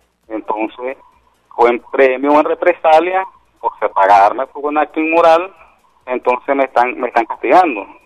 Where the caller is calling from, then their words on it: Managua, Nicaragua; de Managua.